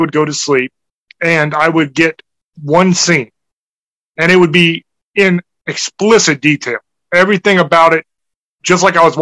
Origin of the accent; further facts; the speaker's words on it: Germany; now in United States; It varied because I grew up military. So I grew up over in Germany and then we would come back stateside for Thanksgiving